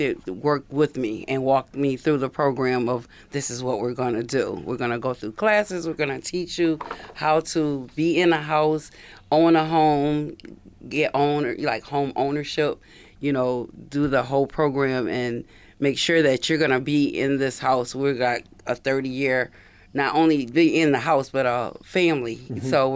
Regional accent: Rochester, United States; I grew up right here in Rochester.

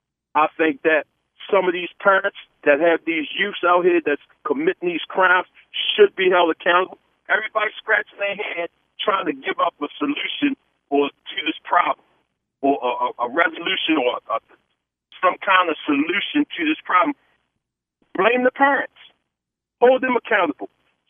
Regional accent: Maryland, United States; I grew up in Reservoir Hill area. I'm 60 years old.

